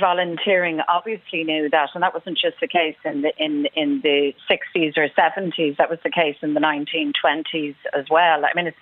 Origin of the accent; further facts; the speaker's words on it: Ireland; I mean, I'm an Irish Republican. I believe in the right to the people, all of the people of this Ireland, to self-determination, to freedom.